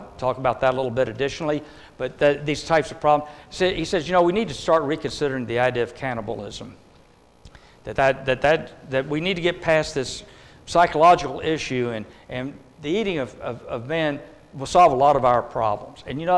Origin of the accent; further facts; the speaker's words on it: Texas, United States; Just because I'm from Texas, it's a big state